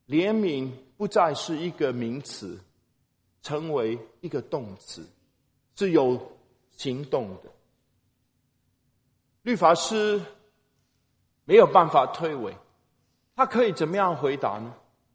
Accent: Hong Kong; 我小的时候住在香港

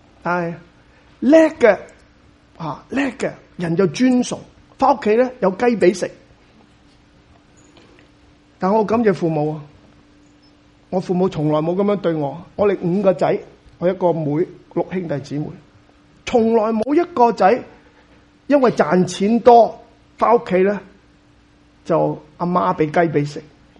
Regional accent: China; 呢种咁嘅情结，我发觉喺我哋中国人嘅当中非常之嘅坚固。

